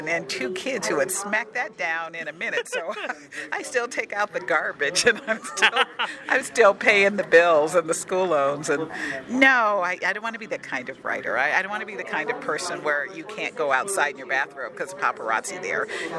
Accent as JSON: {"language": "English", "region": "Ohio", "country": "United States", "lives_now": "Kansas City, United States", "said": "Okay, I'm originally from Ohio. I'm currently living in Kansas City"}